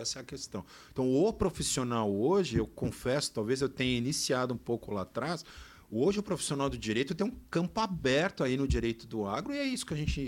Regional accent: Penápolis, São Paulo, Brazil; Eu sou de Penápolis, uma cidade bem pequena no interior de São Paulo, e de produtores rurais, ali cana.

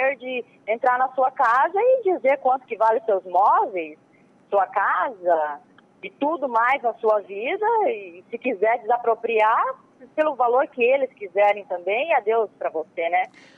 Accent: Brazil; É, que nem nós somos brasileiros, produtores e nunca desistimos

